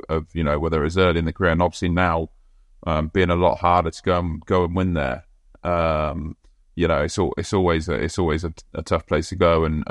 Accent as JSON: {"language": "English", "region": "England", "country": "United Kingdom", "said": "as an Englishman"}